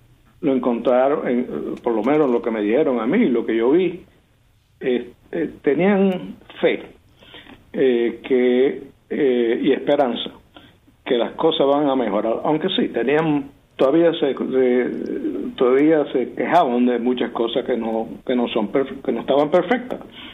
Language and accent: Spanish; Cuba; como cubano le digo que los cubanos igual a los americanos.